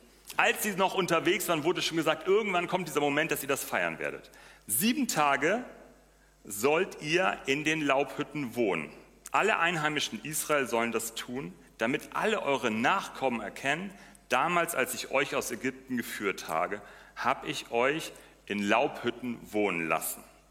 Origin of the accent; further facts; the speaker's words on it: Northern Germany, Germany; Ich als Norddeutscher, mir fiel das nicht so schwer an dieser Stelle